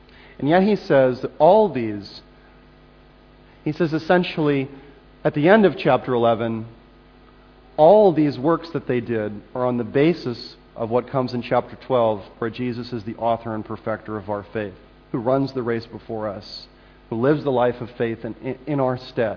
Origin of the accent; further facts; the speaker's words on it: United States; I only saw it because I was an American, and I'm an American